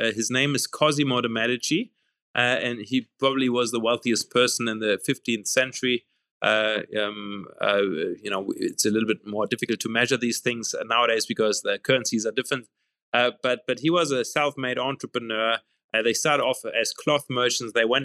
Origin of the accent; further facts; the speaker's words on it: Germany; growing up in Germany.